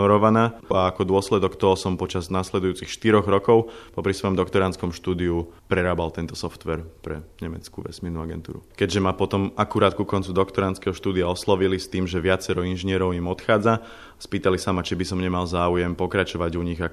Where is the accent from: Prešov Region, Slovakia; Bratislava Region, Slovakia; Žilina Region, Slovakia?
Bratislava Region, Slovakia; Bratislava; Som z Bratislavy